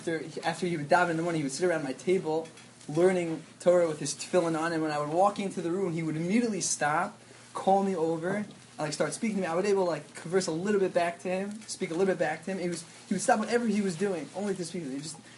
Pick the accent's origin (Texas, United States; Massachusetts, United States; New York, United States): New York, United States; grew up in New York. I went to like all Ashkenazi schools. So if I slip into Ashkenazi, have a rap.